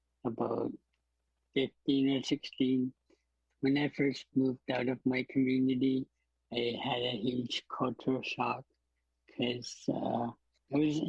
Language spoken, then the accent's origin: English; Nunavut, Canada; I was born and raised in Pondaland, Nunavut.